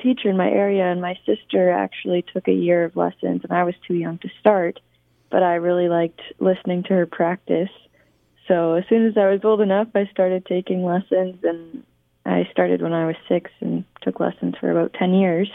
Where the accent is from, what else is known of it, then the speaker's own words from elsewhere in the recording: Carlisle, Saskatchewan, Canada; I'm originally from Carlisle, Saskatchewan, which is in the southeast corner. And I'm 18.